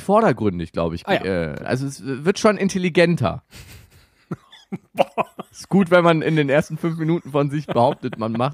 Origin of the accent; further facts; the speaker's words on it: North Rhine-Westphalia, Germany; ich komme aus dem Rheinland, ja.